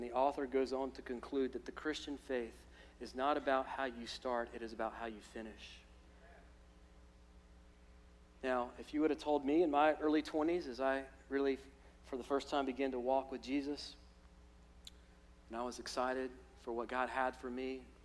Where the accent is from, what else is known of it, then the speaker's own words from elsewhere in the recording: Alabama, United States; as I call it, the sower and the dirt, because I'm from Alabama, and that just sounds right to me.